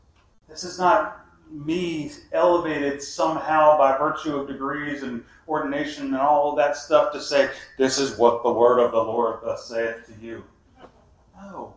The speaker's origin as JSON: {"language": "English", "town": "Baltimore", "region": "Maryland", "country": "United States", "tie": "born or raised there", "said": "It was funny because I grew up in Baltimore."}